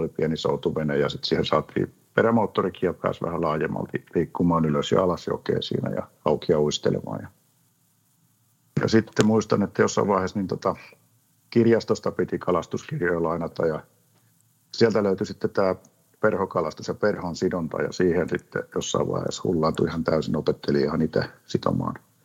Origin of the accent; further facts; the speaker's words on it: Korja, Kymenlaakso, Finland; moved away as an adult; now in Sydney, Australia; Oon Korjalta kotoisin, vanhemmat asuu siellä vieläkin, ja toinen veli asuu Korjalla, ja toinen veli asuu Kouvolassa. Ja ennen tänne tuloa asuin Myllykoskella.